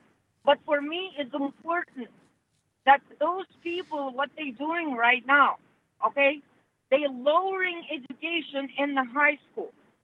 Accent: Russia; English is a second language; now in United States; It's because I'm coming from Russia, and actually Russia is a multi-nation, not just Russian people.

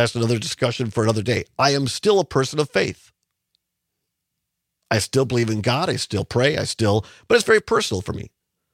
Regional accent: Richland Center, Wisconsin, United States; born or raised there

